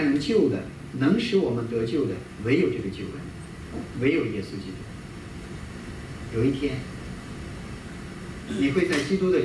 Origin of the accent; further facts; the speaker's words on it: Xinjiang, China; 我们新疆人经常吃拌面